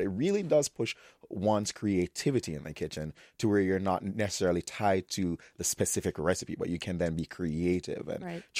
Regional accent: Kingston, Jamaica; But what's interesting is growing up in Kingston in particular, we had the best the island had to offer

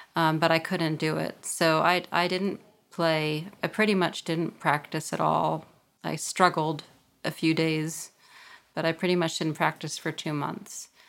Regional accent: Brooklyn, New York, United States; it's really important to me that I'm from Brooklyn, that I still live here, and that I'm near my parents and the hospital where I was born.

